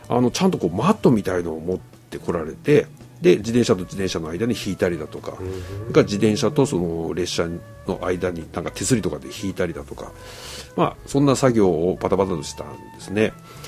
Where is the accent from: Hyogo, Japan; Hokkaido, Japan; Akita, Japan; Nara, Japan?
Hokkaido, Japan; Kushiro; born there; 私も釧路の生まれですから